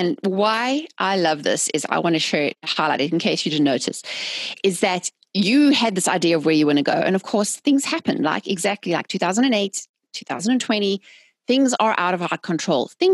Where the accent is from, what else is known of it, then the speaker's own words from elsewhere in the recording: South Africa; I'm South African and I've lived through apartheid and a lot of ups and downs politically.